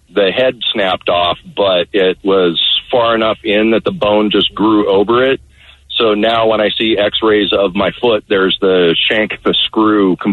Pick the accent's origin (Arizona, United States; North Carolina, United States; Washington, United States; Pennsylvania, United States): Washington, United States; my roommate and I decided to go out for breakfast. We grew up in Eastern Washington, so knew how to drive in the snow and all that.